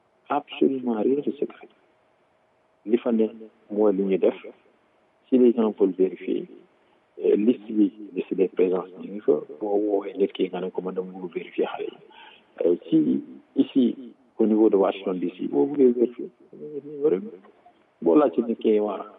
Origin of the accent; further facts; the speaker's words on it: Senegal; On est des Sénégalais